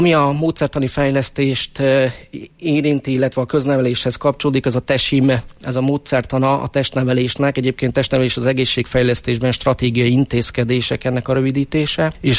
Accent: Balassagyarmat, Nógrád, Hungary; idén lesz a 40. Palóc triatlon Balassagyarmaton szülővárosomban

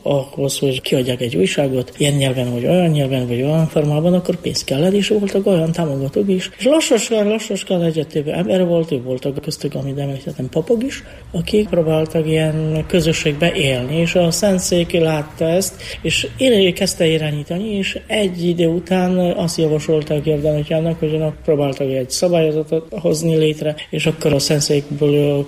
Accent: Poland; persze Lengyelország az igen, mert onnan származom

